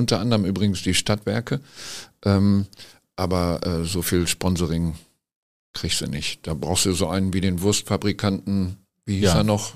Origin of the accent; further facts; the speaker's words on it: Recklinghausen, North Rhine-Westphalia, Germany; ich komme aus Recklinghausen-Suderwich